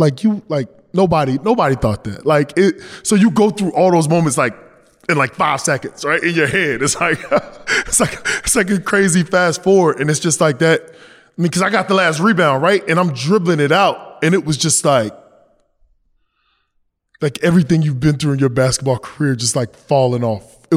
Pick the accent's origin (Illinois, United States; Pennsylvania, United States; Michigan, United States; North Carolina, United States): North Carolina, United States; And you know me, I mean, I'm from North Carolina.